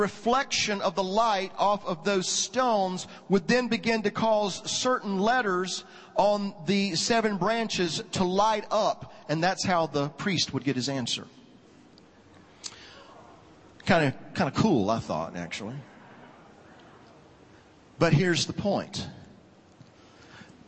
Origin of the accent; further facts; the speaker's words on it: the South, United States; I'm from the South, I can say that.